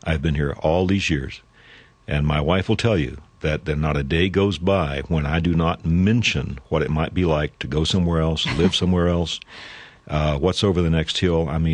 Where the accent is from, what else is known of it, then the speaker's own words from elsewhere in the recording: West Virginia, United States; I can remember denying that I was from West Virginia when I was probably in my 20s.